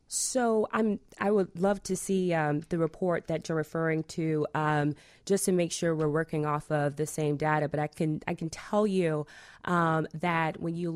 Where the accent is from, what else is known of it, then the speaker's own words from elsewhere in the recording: Durham, North Carolina, United States; I'm from North Carolina, actually. I grew up on in Durham, North Carolina, but my mom was a tobacco farmer.